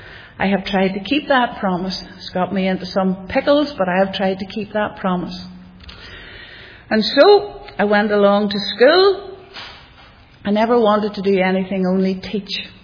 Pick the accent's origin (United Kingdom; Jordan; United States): United Kingdom; Rathfriland, Northern Ireland; But I was born outside Rathfrey Island on a farm, sent along to church and Sunday school